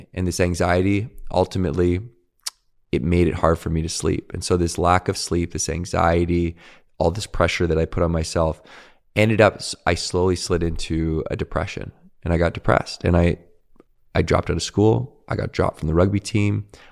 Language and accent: English; Victoria, British Columbia, Canada; growing up in Victoria, rugby was a huge thing.